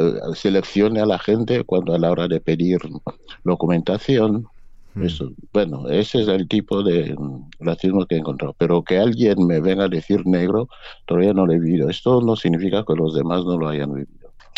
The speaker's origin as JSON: {"language": "Spanish", "town": "Niefang", "region": "Centro Sur", "country": "Equatorial Guinea", "tie": "born there", "said": "nací en Niafan, como dice el nombre, el límite de los fan y los no fan. Es un antes, en tiempos de los españoles, se llamaba Sevilla de Niafan. Y bueno, nací ahí en 1956"}